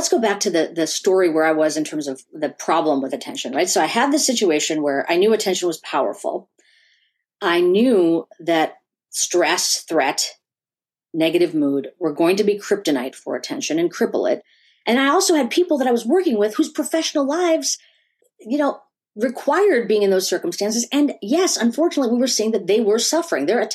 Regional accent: India; Because I'm an Indian woman. And I'll tell you, you know, as an Indian person and culturally speaking, meditation is just something I grew up with.

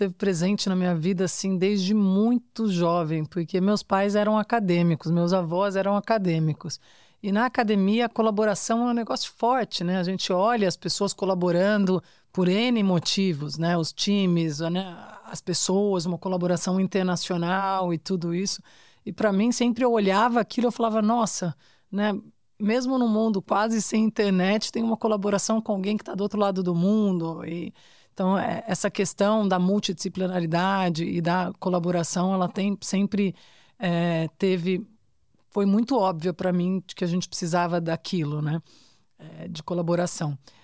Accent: São Carlos, São Paulo, Brazil; moved away as an adult; now in São Paulo, Brazil; quando eu mudei para São Paulo, em 2001, que eu saí de São Carlos e fui para São Paulo

